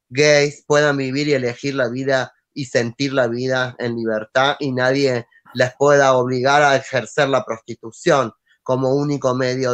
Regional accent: Córdoba, Argentina; moved away; porque yo soy de Córdoba y obviamente de Córdoba yo sabía que no iba a tener un buen fin. Y vine aquí por 15 días de turismo a trabajar en un cabaret. Hacía espectáculo y luego me quedé. Y aquí hace 25 años que vivo.

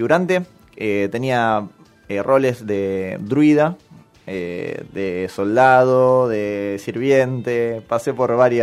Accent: Adrogué, Buenos Aires Province, Argentina; born or raised there; also born or lived in Lomas de Zamora / Lavallol

